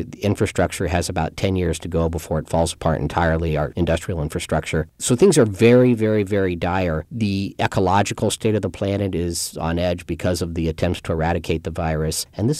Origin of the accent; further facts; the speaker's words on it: Kansas City, United States; some of the questions that were asked when I was a little Jewish kid growing up in Kansas City, those came back to me again